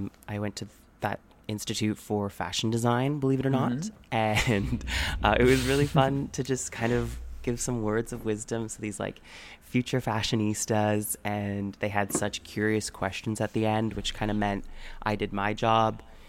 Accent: New York, United States; I'm the best. I'm from New York. I'm from New York.

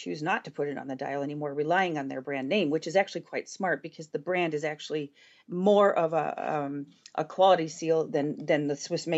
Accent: Detroit, Michigan, United States; born there; I like the fact I was born in Detroit, so I really like the fact I like what Chanel is doing.

